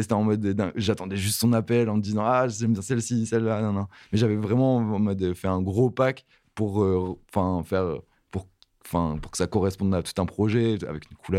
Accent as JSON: {"language": "French", "town": "Halluin", "region": "Hauts-de-France", "country": "France", "tie": "born or raised there", "said": "À Frontière Belge, en mode juste à côté de Lille, vers la ville, c'est Aluin, genre à côté de Tourcoing, Roubaix, enfin dans ce coin-là en gros."}